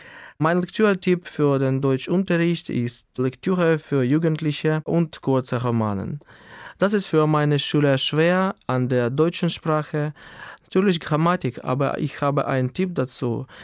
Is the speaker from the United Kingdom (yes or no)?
no; Skadovsk, Kherson Oblast, Ukraine; German is a second language; Ich komme aus der Ukraine, aus der Stadt Skadowske, die im Süden der Ukraine am Schwarzen Meer liegt. Ich bin im Jahr 1983 geboren.